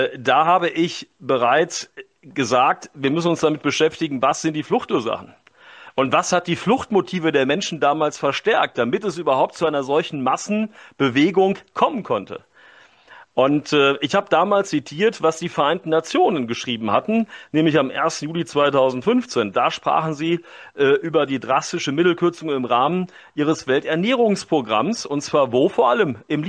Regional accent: Germany; moved away as an adult; now in Switzerland; ich zwar als Deutscher, wie man ja hier in der Zentralschweiz sagt, aber jetzt seit Ende 2022 demütig und dankbar in der Schweiz wohnender

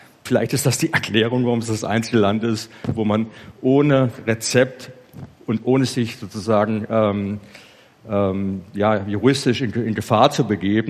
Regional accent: Baden-Württemberg, Germany; Auch bei uns im Schwarzwald ist ein Jodmangel.

